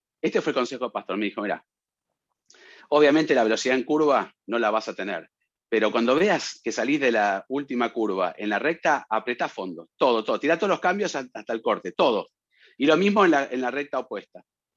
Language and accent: Spanish; Argentina; no es para agrandarme, pero bueno, soy argentino